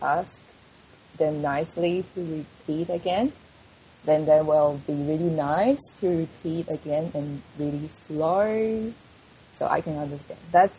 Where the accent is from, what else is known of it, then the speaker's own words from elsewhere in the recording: Taiwan; English is a second language; now in Australia; I'm from Taiwan, I'm Asian